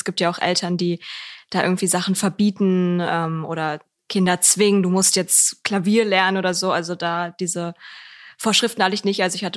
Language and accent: German; East Germany, Germany; wir kommen ja wirklich also aus dem Osten